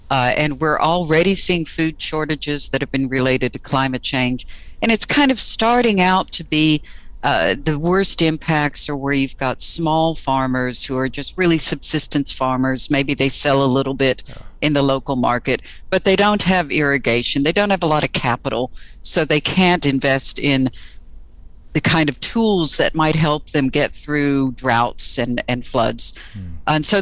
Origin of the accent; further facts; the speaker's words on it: Texas, United States; I mean, I'm from Texas. I know what a heavy rain is, these big tropical thunderstorms.